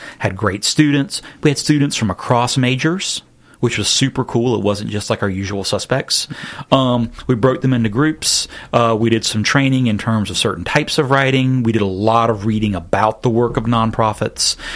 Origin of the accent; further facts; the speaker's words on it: the South, United States; I'm tangenting, but I'm from the South. That's what we do.